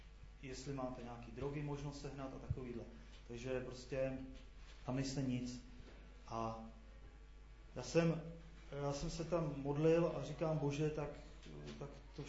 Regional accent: Čáslav, Central Bohemian Region, Czechia; odkaď jsi, já říkám, z Čáslavy

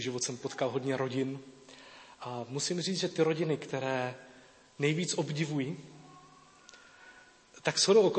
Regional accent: Česká Třebová, Pardubice Region, Czechia; also born or lived in Brno; Přestěhovali jsme se z České Třebové do Brna, já jsem nastoupil do 8. třídy.

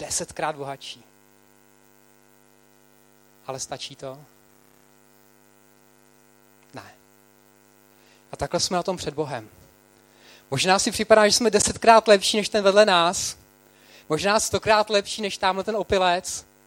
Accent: Prague, Czechia; also born or lived in London, United Kingdom; Já jsem z Prahy, když jsem se vrátil z Londýna, jsem si říkal, ta Praha, to je vesnice.

